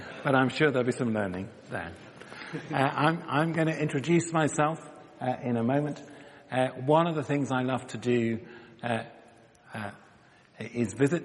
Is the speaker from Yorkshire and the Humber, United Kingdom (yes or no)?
yes; Halifax, Yorkshire and the Humber, United Kingdom; first and foremost a Christian and a child of God. I was born in Halifax in West Yorkshire and brought up there. And I am part of the generation in Halifax which was sent rather than taken to church.